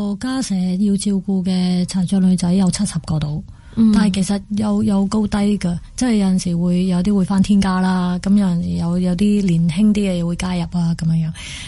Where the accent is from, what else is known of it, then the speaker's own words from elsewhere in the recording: Hong Kong; 因为即系原来当我哋香港人啊，即系我哋香港嗰个卫生嗰个标准啊